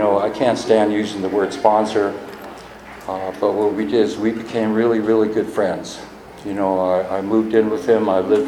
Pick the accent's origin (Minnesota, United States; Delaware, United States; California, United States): California, United States; San Francisco; I'm from San Francisco, and I wear San Francisco Giants hats.